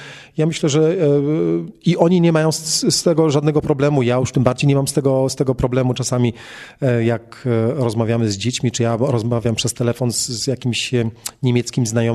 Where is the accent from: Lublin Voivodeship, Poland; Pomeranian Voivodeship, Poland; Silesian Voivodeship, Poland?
Pomeranian Voivodeship, Poland; Gdańsk; oboje pochodzimy z Gdańska, tam myśmy się poznali z małżonką. Tam to jest, zresztą mamy też mieszkanie akurat w Gdańsku